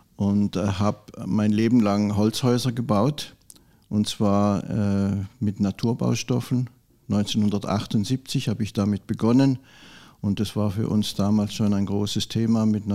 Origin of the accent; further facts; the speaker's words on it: Baden-Württemberg, Germany; born there; moved away as an adult; now in Bad Reichenhall, Germany; ich bin gebürtig aus dem Schwarzwald. Bin jetzt 72 Jahre alt, bald im März, und bin jetzt 28 Jahre hier im Berchtesgadener Land. Angelandet bin ich seinerzeit in Traunstein beruflich. Das war 1995.